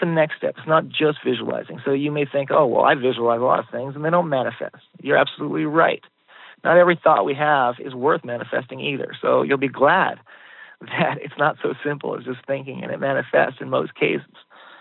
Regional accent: United States; I find in our society, I grew up in the United States.

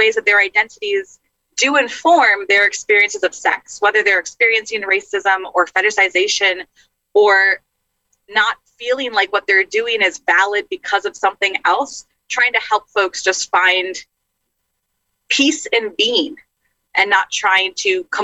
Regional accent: New York City, New York, United States; I grew up in New York City in a home with three native languages, two religions.

